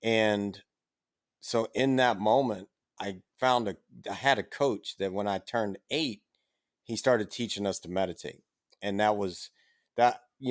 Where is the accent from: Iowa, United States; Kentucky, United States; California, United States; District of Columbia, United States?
District of Columbia, United States; Washington; also born or lived in Baton Rouge, United States; Well, you know, I'm very fortunate that when we moved from Baton Rouge, Louisiana over to Washington, D.C., my parents wanted to put this high energy kid in sports.